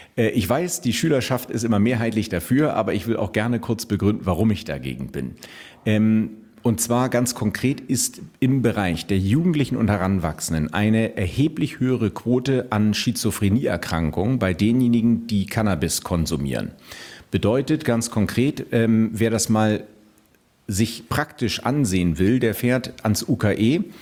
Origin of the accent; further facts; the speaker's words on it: Brazil; Ich habe auch einen Migrationshintergrund. Ich bin Brasilianer und fühle mich ganz gut integriert.